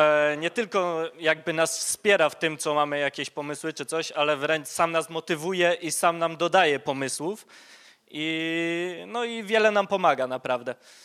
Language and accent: Polish; Kuźnia Raciborska, Silesian Voivodeship, Poland; Mam 23 lata, też jestem z Kuźni Raciborskiej, z kościoła.